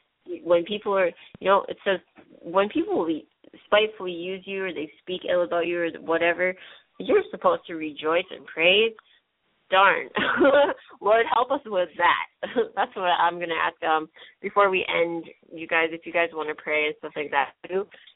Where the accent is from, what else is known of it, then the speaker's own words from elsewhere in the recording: Canada; I'm from Canada. The altitude is a little different up here, you know?